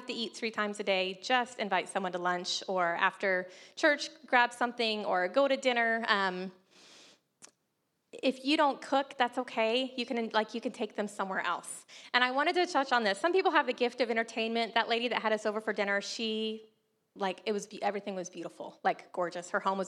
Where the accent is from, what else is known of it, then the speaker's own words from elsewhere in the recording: North Carolina, United States; I grew up on the Barrier Islands of North Carolina. And it's just this long strip of like beautiful beaches and islands.